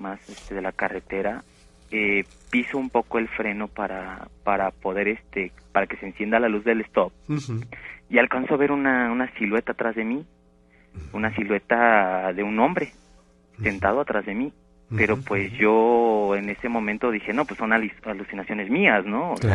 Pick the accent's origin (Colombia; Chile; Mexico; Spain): Mexico; Tulancingo, Hidalgo; Hace como unos 5 años, yo soy originario de Tulancingo.